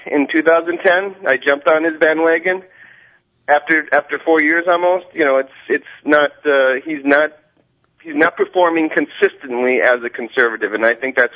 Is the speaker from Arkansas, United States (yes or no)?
no; Superior, Wisconsin, United States; I'm from Superior, so Superior 70-30 Democrat Republican.